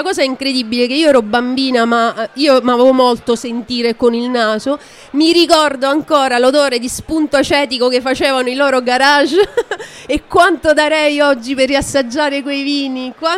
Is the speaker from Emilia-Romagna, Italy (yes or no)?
no; Sicily, Italy; essendo io siciliana, mi ricordava il Nerello Mascalese